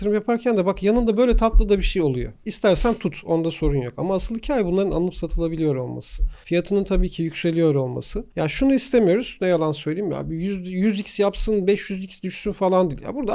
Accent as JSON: {"language": "Turkish", "region": "Ankara", "country": "Turkey", "tie": "born or raised there", "said": "Ankaralıyım ben."}